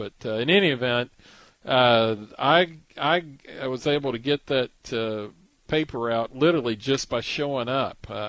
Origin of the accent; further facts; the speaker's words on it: Pasadena, California, United States; I grew up over in Pasadena